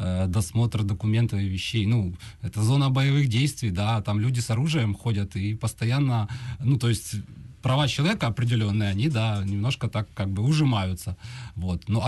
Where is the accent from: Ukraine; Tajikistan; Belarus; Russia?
Ukraine; Kyiv; как гражданин Украины, как киевлянин, я реагирую, конечно, очень остро негативно